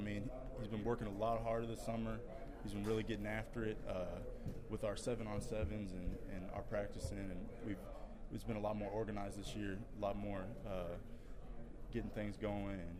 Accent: Kansas City, United States; You know, I grew up in Kansas City, you know, Kansas boy, and came to KU not knowing what to expect.

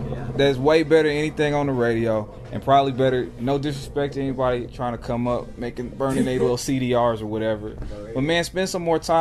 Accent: Topeka, Kansas, United States; Topeka at the time is not, I mean, Topeka is still not no place to be running around telling, oh, I'm from Topeka. I rap about Topeka.

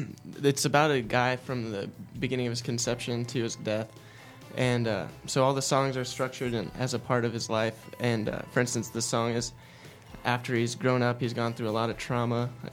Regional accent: Seattle, Washington, United States; I'm from Seattle, so that's really my home and where I'm rooted.

